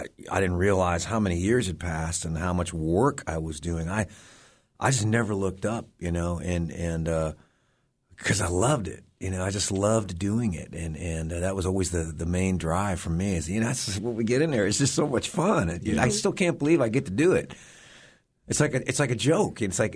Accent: Los Angeles, California, United States; I mean, I grew up in Los Angeles. So I grew up right in the middle of Hollywood playing in rock and roll bands.

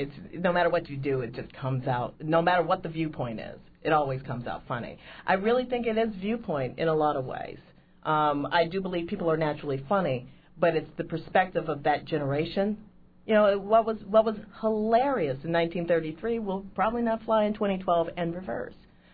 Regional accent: Elgin, Illinois, United States; I'm from Elgin, Illinois.

